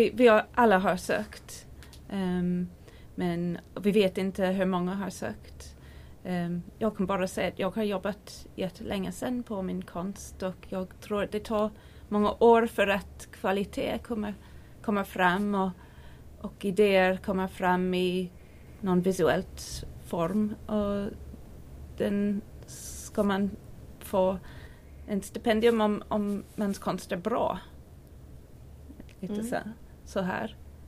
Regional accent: Ireland; Swedish is a second language; now in Tyresö, Sweden; Och jag kommer först från Irland. Jag bodde i Tyresö 3 år sedan.

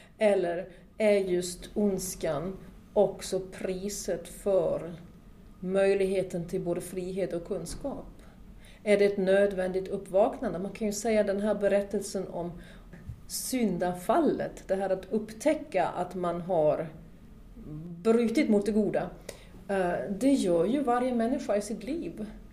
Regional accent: Germany; Jag är uppvuxen i Tyskland på slutet på 50-60-talet.

